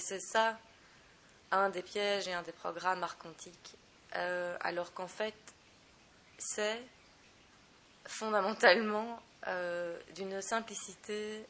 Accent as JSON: {"language": "French", "town": "Brussels", "region": "Brussels-Capital Region", "country": "Belgium", "said": "en lui disant que je voulais en faire sur Bruxelles, puisque je suis de Bruxelles."}